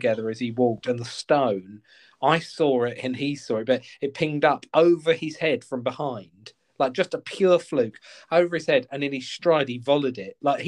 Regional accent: Westcliff, East of England, United Kingdom; And then I gave my son a go, and he'd never shot a gun before, even though we're from Westcliff.

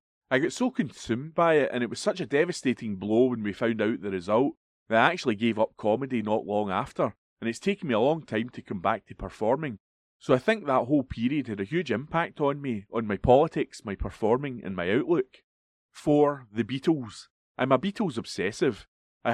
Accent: Glasgow, Scotland, United Kingdom; Even within Scotland, I grew up in Glasgow, so I was always a bit of a city kid

